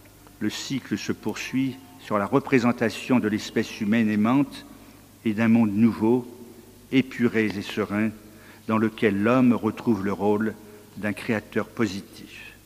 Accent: France; je suis français d'origine chinoise.

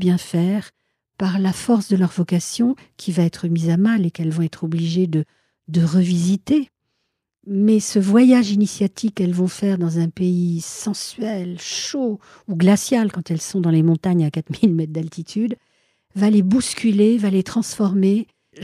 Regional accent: France; on parle français puisqu'on est français.

